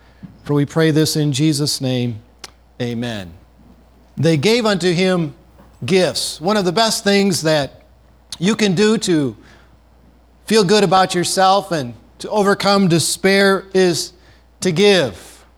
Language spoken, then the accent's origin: English; Union Grove, Wisconsin, United States; I grew up in Union Grove, Wisconsin, not too far from Racine, and the famous Johnson's Wax Company is located in Racine, Wisconsin.